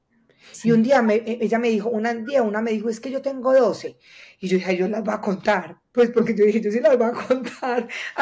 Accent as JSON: {"language": "Spanish", "town": "Medellín", "region": "Antioquia", "country": "Colombia", "tie": "born or raised there", "said": "yo soy la octava, como buena familia paisa de Medellín, Colombia, que son de muchos hijos, y soy la menor, la última?"}